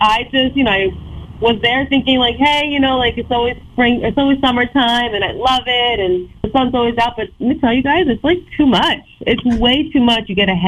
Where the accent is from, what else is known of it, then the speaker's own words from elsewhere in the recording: Florida, United States; I'm originally from Florida, and it's always just hot there.